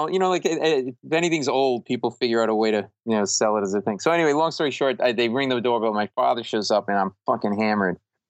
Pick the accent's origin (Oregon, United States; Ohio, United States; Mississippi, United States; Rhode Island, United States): Rhode Island, United States; because we grew up in Rhode Island, which is a Narragansett brewery named after Narragansett.